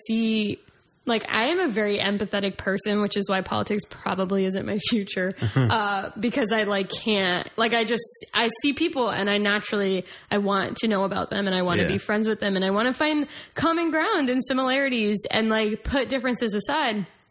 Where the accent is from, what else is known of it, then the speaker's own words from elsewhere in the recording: New York, United States; I have a lot of negative feelings about Boston, and I'm just like, is it because I'm from New York?